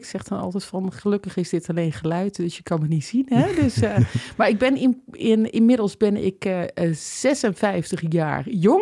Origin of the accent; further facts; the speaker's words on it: Netherlands; Dus wij als Nederlanders vinden altijd een goed gesprek belangrijk.